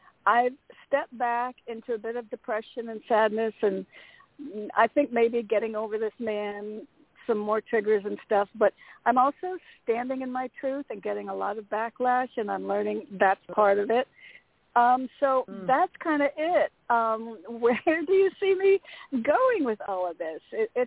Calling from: Connecticut, United States; from Connecticut.

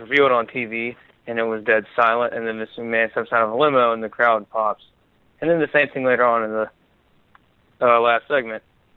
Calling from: Georgia, United States; from Georgia.

